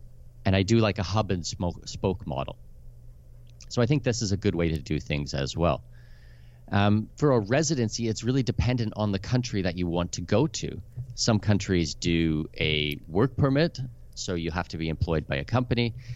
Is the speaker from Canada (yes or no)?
yes; Canada; now in Panama City, Panama; I'm Canadian with Danish heritage.